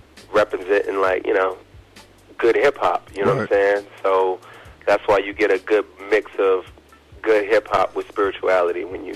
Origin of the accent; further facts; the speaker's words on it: California, United States; also born or lived in Canada; And I was born in Canada, grew up in California on the great west coast of the United States